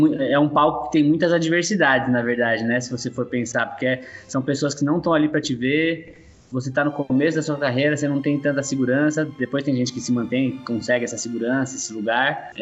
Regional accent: São Paulo, Brazil; moved away as an adult; also born or lived in Bauru; Cara, eu sou de São Paulo, eu mudei para Bauru em 2008.

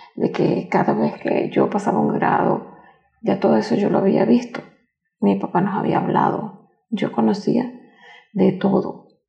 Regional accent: Maracaibo, Zulia, Venezuela; born there; yo nací en Venezuela, en Maracaibo. Yo soy maracucha.

